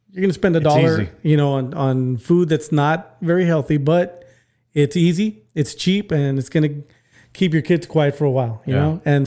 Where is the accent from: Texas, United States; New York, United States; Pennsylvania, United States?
Texas, United States; McAllen; I'm from McAllen.